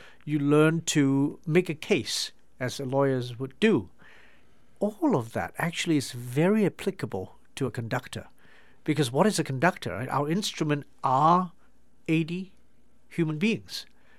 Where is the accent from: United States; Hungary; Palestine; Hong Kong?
Hong Kong; also born or lived in England; growing up in Hong Kong, which is not really in the Western classical tradition.